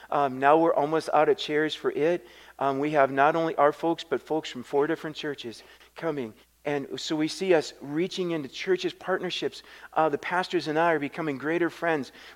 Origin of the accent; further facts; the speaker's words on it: Minnesota, United States; also born or lived in South Carolina; now in Warroad, United States; But I grew up on a dairy farm, mid-state Minnesota, by Mille Lacs Lake.